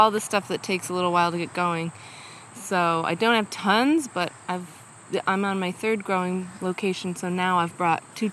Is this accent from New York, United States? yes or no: yes; Owego, New York, United States; now in New Paltz, United States; I grew up in Owego, New York, which is kind of near Binghamton, so and the Finger Lakes in the middle of the state. And I came to SUNY New Paltz College in 99.